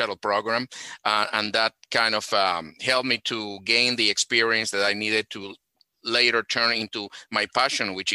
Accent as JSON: {"language": "English", "region": "Buenos Aires Province", "country": "Argentina", "tie": "born or raised there", "said": "I was born in Argentina."}